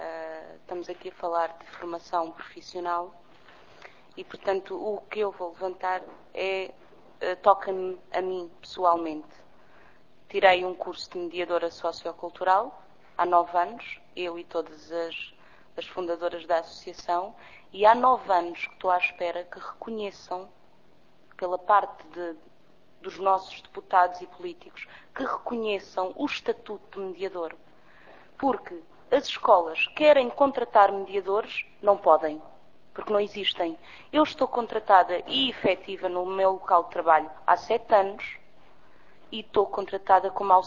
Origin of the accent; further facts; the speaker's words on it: Portugal; no meu país, porque sou portuguesa